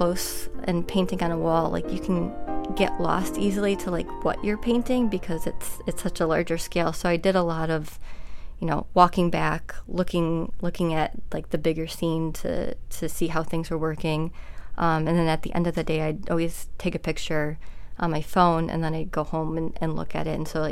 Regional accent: Bowling Green, Ohio, United States; also born or lived in Brazil; So I grew up in Bowling Green for the most part, spent a little time in Brazil as a kid.

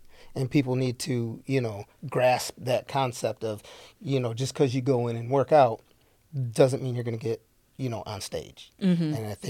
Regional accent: Sandusky, Ohio, United States; My dad owned a gym in Sandusky. I'm from Sandusky originally.

